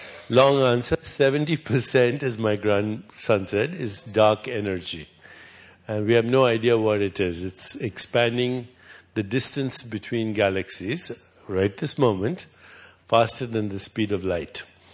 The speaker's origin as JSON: {"language": "English", "country": "India", "said": "So, you know, I'm from India."}